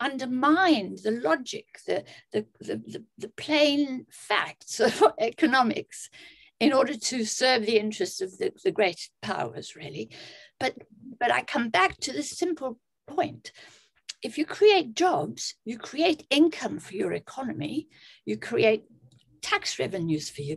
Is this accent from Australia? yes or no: no; South Africa; Now, I'm South African.